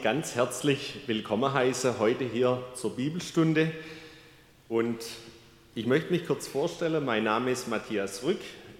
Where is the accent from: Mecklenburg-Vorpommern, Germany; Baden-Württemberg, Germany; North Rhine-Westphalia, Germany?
Baden-Württemberg, Germany; Dagersheim; Ich komme aus Dagersheim, aus dem Nachbarort.